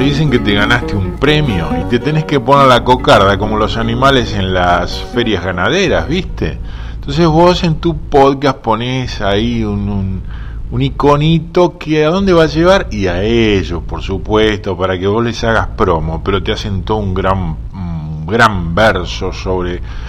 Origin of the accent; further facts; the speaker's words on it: Argentina; tuvimos un gringo ahí de visita en mi país, en la Argentina